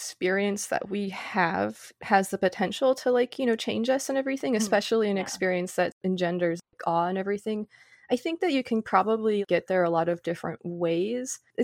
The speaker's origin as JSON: {"language": "English", "region": "Colorado", "country": "United States", "tie": "born or raised there", "said": "I grew up in Colorado where it's just gorgeous and everything."}